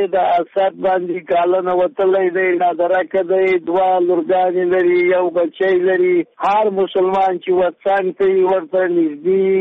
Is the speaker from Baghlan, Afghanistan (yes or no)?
no; Mazar-i-Sharif, Balkh, Afghanistan; د مزار شریف نه